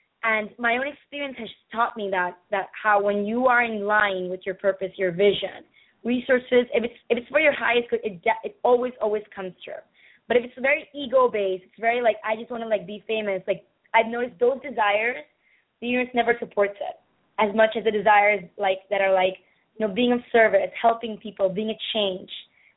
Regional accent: Panama; I come from an Indian background, so my family, my parents are from India originally, even though I was brought up here in Panama.

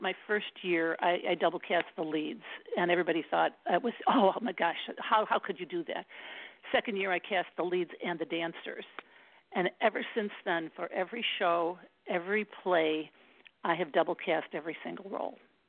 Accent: Northern United States, United States; accent: Yankee; Oh, Captain, the children are, and I was like, oh man, my Yankee accent, what am I going to do?

